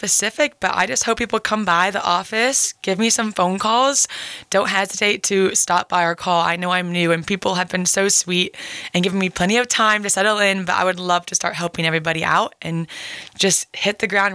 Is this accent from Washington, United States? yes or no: no; Overland Park, Kansas, United States; Before then, I grew up in Kansas City, Overland Park area.